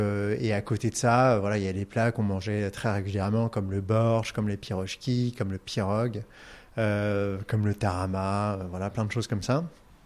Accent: Russia; On est des Russes d'origine arménienne.

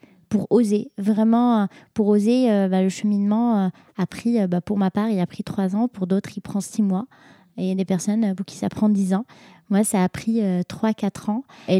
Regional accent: Morocco; moved away as an adult; now in France; Moi, j'ai quitté le Maroc, j'ai fait ma mécasse préparatoire aux grandes écoles d'ingé au Maroc. Je suis arrivée ici

